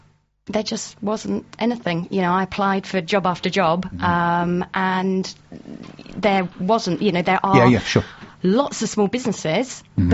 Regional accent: Tenterden, South East England, United Kingdom; I am born and bred Maid of Kent, so this side of the river.

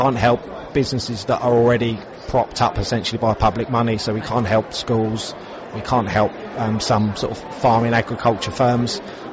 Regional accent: South East England, United Kingdom; given that we're in Kent and we're at Kent Showground, and I'm from Kent myself.

